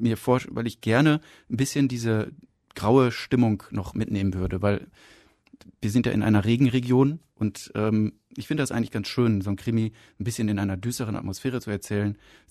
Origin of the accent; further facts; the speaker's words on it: Münster, North Rhine-Westphalia, Germany; Bin vor einigen Jahren auch wieder zurück in meine Heimatstadt gekehrt, also nach Münster. Weil ich mich hier einfach langfristig wohler fühle.